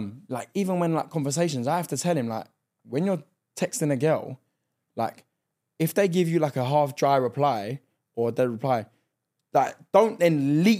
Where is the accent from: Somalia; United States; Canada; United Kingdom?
United Kingdom; London; Well, I'm actually from West London.